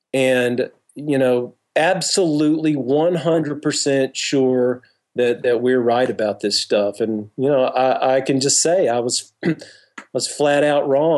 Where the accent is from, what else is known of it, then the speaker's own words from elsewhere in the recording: Texas, United States; It's especially hard when you're a Southerner. And, you know, I grew up in Texas myself.